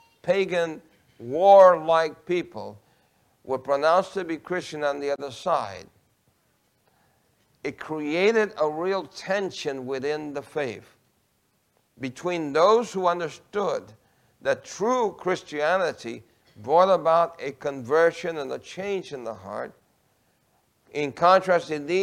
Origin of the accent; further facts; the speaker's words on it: New York City, New York, United States; I grew up in New York City in gangs. My brother was the president of the largest Puerto Rican gang in New York City.